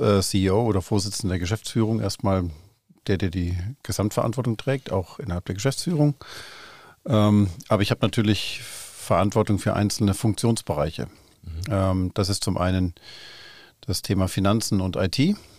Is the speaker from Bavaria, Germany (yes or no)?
yes; Nuremberg, Bavaria, Germany; born there; Also angefangen hat es in Nürnberg. Ich bin also gebürtiger Franke.